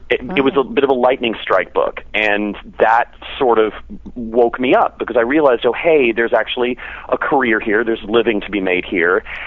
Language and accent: English; Texas, United States; moved away as an adult; also born or lived in London; now in Manhattan, United States; No, I grew up in Texas, in deep, deep, deep in the anus of Red State, Texas. And I moved up here to go to school about 25 years ago and just never left.